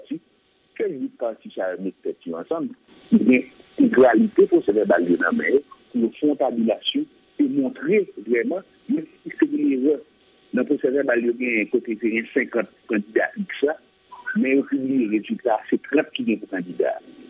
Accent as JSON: {"language": "French", "country": "Haiti", "said": "Deuxièmement, en tant qu'Haïtien, qui a des positions en plus et qui suit l'actualité"}